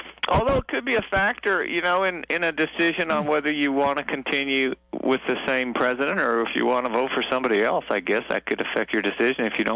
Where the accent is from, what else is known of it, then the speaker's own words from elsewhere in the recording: Urbana, Illinois, United States; born there; I mean, I was born right there in Urbana, Stevie.